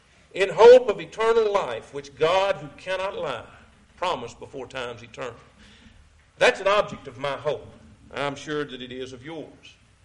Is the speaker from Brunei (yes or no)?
no; Georgia, United States; but I was raised in Georgia